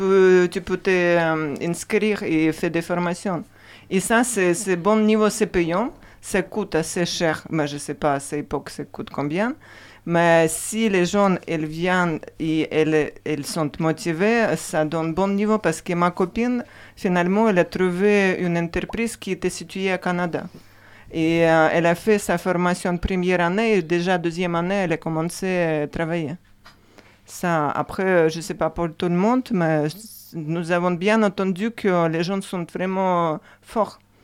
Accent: Ukraine; moved away; moi, comme j'ai quitté l'Ukraine, je n'ai pas encore eu.

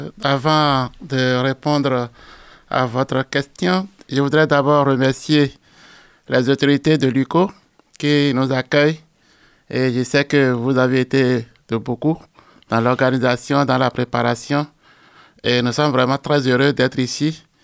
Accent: Benin; Je suis originaire du Bénin, qui est l'ex-Dahomey. Alors, moi, je suis ordonné prêtre en 91.

